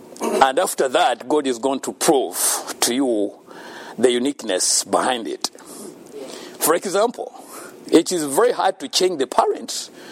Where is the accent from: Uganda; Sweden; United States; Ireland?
Uganda; born there; English is a second language; And why I was born in Africa, why I was born in Uganda particularly.